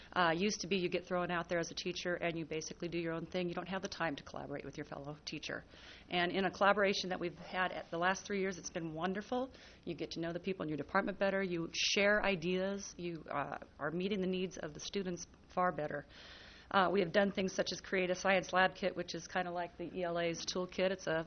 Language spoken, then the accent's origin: English; Walnut Grove, United States; from Walnut Grove, and I represent the science and the PE department.